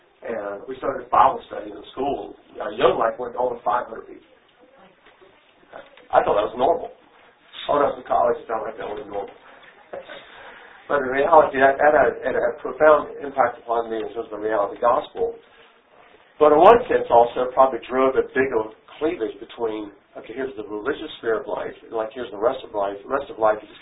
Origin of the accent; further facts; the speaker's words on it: Winston-Salem, North Carolina, United States; I was raised in Winston-Salem, and I was a church dropout.